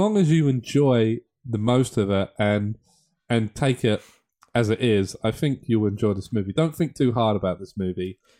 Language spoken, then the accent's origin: English; United Kingdom; we're British